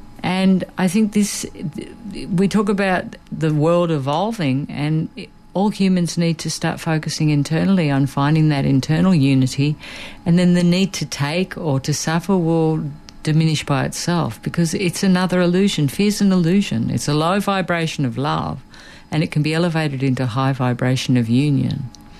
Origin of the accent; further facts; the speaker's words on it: Australia; I'm Australian